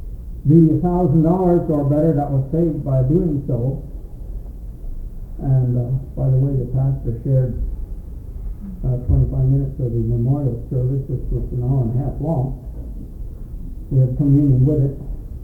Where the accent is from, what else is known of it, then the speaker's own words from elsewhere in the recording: Minnesota, United States; I grew up in Minnesota, but anyway, so we knew each other in more ways than one.